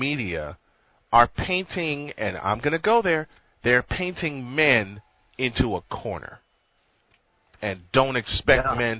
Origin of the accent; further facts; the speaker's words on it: Chicago, Illinois, United States; the Chicago Bulls, my hometown team